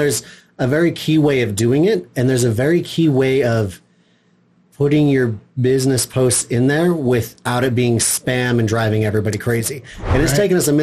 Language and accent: English; Heber City, Utah, United States; Yeah, so I'm from Heber City, and I run a little company, Timp Top Local Marketing.